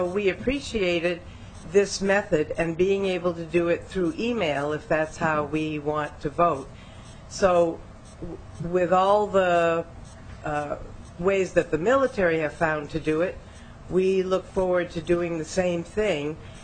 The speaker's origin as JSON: {"language": "English", "town": "Minneapolis", "region": "Minnesota", "country": "United States", "said": "I am from Minneapolis"}